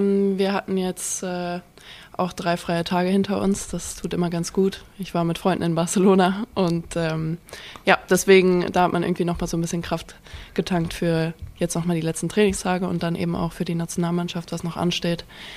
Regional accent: Bad Soden am Taunus, Hesse, Germany; Ja, ich bin im Taunus groß geworden, vor Frankfurt, wie gesagt, sehr schöne Kindheit.

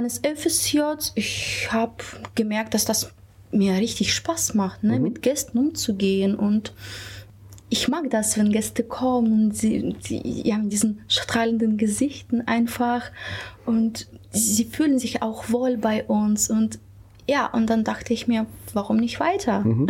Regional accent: Russia; German is a second language; moved away as an adult; now in Germany; Ich bin nur 2,5 Jahre hier in Deutschland, ich komme aus Russland

